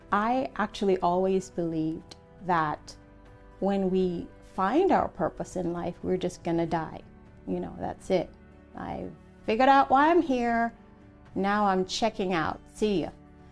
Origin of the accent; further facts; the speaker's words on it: Jamaica; being, you know, Jamaican, I'm from Jamaica, we are also very blunt and direct as well.